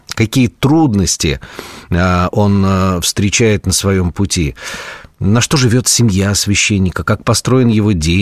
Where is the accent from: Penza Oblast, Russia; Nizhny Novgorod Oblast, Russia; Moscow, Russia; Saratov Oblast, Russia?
Nizhny Novgorod Oblast, Russia; Nizhny Novgorod; Я сам родом из Нижнего Новгорода